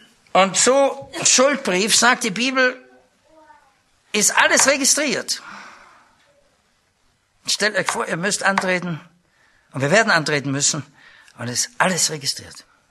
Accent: Austria; ich als Österreicher, meine Frau Schweizerin, konnten wir mit unseren Ausländerpfunden doch ziemlich wuchern zur Zeit der DDR.

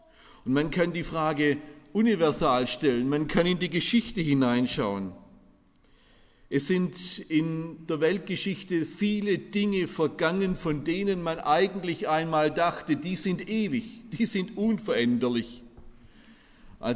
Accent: Stuttgart, Baden-Württemberg, Germany; Ich komme aus Bad Cannstatt, da stehen heute noch am Neckar Travertinsäulen

